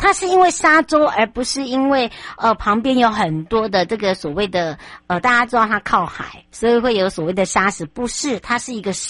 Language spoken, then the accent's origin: Chinese; Taiwan; 我们台湾人真的很会保养